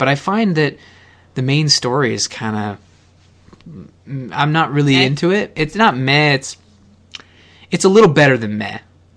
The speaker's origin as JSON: {"language": "English", "country": "Canada", "said": "I find being a Canadian"}